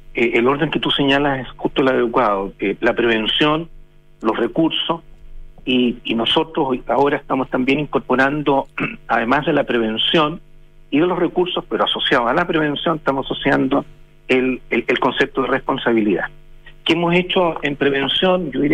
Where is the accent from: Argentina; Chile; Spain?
Chile; nosotros como chilenos